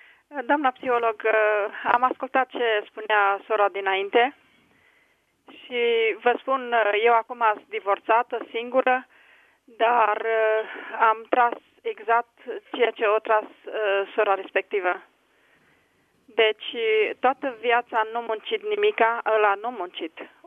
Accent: Bihor County, Romania; El era din Teleorman, eu eram din Bihor.

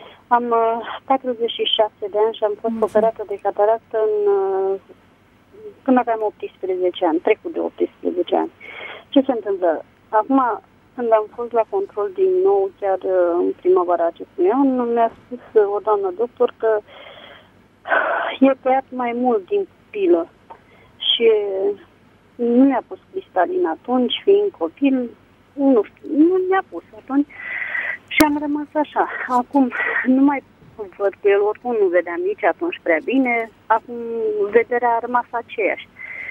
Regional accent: Ilfov, Romania; Din Ilfov.

